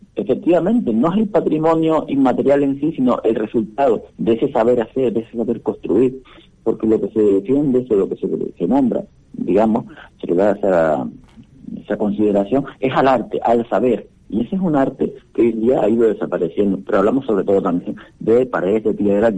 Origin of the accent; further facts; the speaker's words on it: Canary Islands, Spain; a los que somos de Fuerteventura y lo vemos, pues, a diario